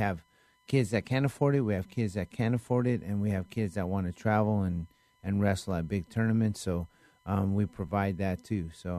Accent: Philippines; I am not a Philippine. I'm a Filipino.

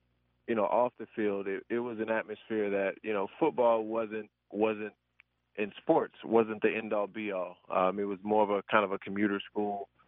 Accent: Harrisburg, Pennsylvania, United States; also born or lived in New Orleans; My entire family's still back there, so I mean, it was just a really, really good, good upbringing for me in Harrisburg

